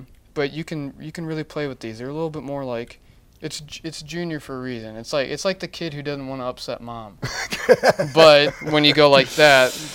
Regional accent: Springfield, Illinois, United States; I'm from Springfield, Illinois.

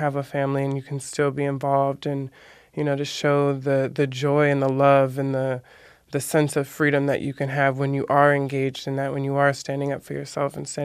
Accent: Los Angeles, California, United States; I'm 26 years old, and I grew up in South Central LA, not Silver Lake, not Echo Park as it now looks.

